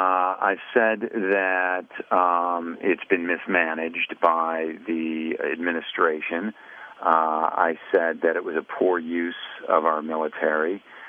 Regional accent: United States; Well, look, I'm an American first.

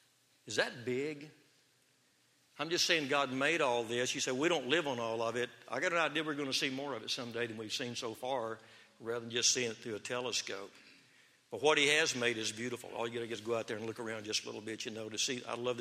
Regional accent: Waco, Texas, United States; born there; I was born in Waco, Texas, and we had ant beds

